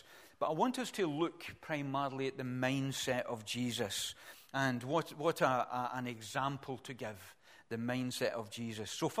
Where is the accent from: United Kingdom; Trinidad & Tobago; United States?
United Kingdom; Springburn, Scotland; also born or lived in Rutherglen; I was born in Staub Hill Hospital, and I lived in Springburn for a bit. I lived in Rutherglen as well. I've lived all over the place.